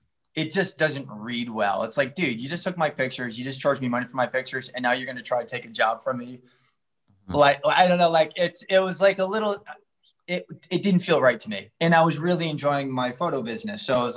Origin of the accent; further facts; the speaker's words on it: Hicksville, New York, United States; now in New York, United States; Obviously, I'm like from Hicksville, upstate New York. So I was like, I'm all about this.